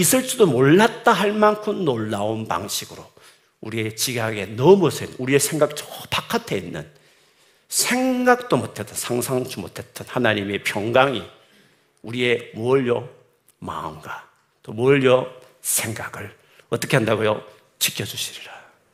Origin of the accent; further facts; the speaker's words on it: Gyeongsang, South Korea; 저같이 경상도 출신들은 더더욱이나 이렇게.